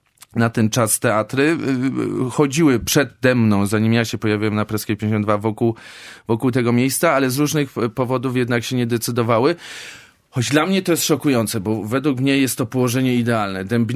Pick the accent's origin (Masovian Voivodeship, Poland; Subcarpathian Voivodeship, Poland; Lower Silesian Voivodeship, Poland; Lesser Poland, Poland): Lesser Poland, Poland; Kraków; choć jestem z urodzenia i z pokoleń Krakusem